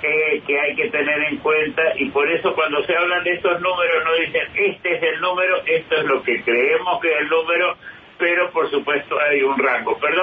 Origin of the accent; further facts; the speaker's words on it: Argentina; mi país de origen, la Argentina